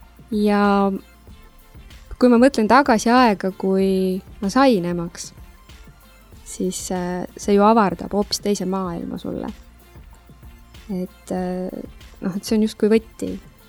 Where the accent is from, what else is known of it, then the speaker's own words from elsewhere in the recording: Rakvere, Lääne-Viru County, Estonia; ma olen pärit Rakvere juurest